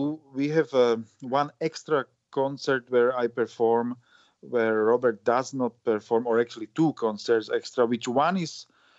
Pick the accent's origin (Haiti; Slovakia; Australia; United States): Slovakia; And I grew up in Czechoslovakia.